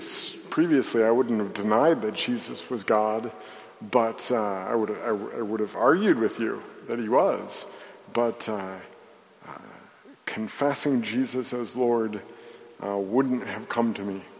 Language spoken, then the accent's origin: English; Traverse City, Michigan, United States; It always struck me that in growing up in, well, I'll out myself here, growing up in Traverse City, a lot of the homes that our parishioners owned cost more than the church did.